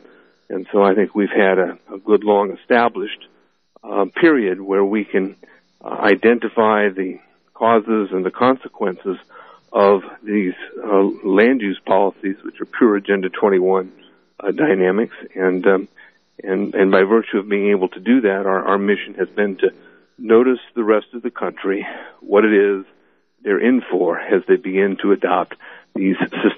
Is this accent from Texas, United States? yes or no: no; California, United States; in our operation here in Santa Cruz, California, and as you well know, we're both from Santa Cruz County.